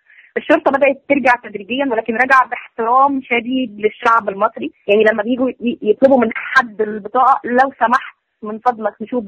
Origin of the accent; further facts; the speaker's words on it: Egypt; يعني احنا مقسمين نفسنا كمصريين